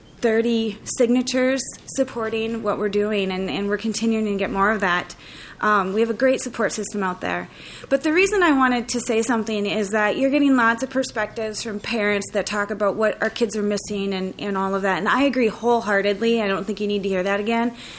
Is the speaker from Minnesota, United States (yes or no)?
yes; Cambridge, Minnesota, United States; Oh, Cambridge Iciante.